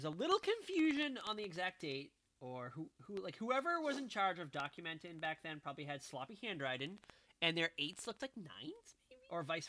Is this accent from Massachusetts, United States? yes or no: yes; Boston, Massachusetts, United States; now in South Carolina, United States; we are originally from Boston. Jill still lives there. I am now in South Carolina.